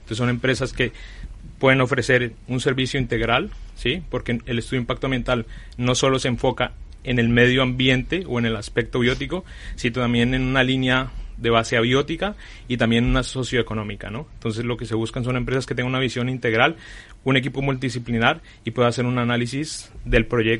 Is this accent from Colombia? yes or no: yes; Colombia; que yo soy colombiano y estamos iniciando la eólica marina en Colombia